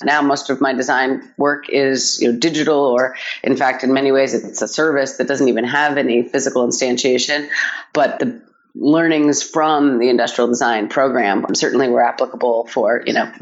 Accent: New York, United States; So I'm from New York originally, the suburbs just outside the city.

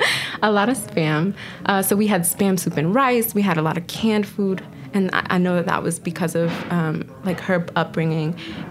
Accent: Lantana, Florida, United States; now in Boston, United States; I'm originally from South Florida, a small town called Lantana Beach. And I usually tell people like Palm Beach County, West Palm, because it's so small.

